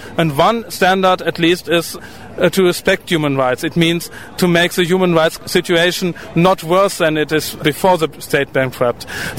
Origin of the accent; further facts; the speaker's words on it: Germany; English is a second language; We're from Germany.